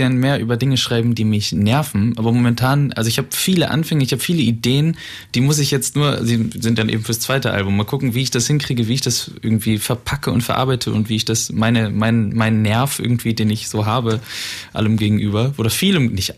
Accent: Bremen, Germany; Nee, von Bremen.

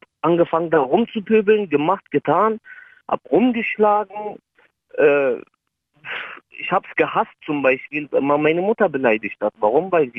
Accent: Berlin, Germany; also born or lived in Turkey; ich komme aus Kreuzberg, bin 28

